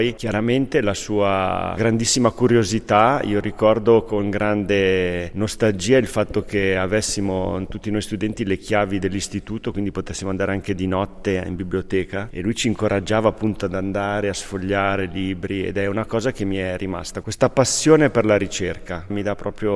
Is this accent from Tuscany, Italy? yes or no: no; Varese, Lombardy, Italy; moved away as an adult; Io l'ho conosciuto a 19 anni, in cui sono partito da Varese per andare in questa terra che per me era all'epoca lontanissima e remota